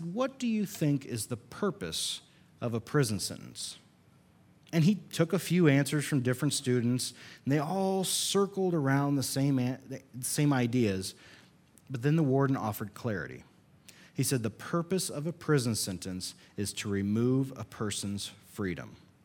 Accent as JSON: {"language": "English", "town": "Lincoln", "region": "Illinois", "country": "United States", "tie": "born or raised there", "said": "We went to a prison in Lincoln, Illinois, my hometown"}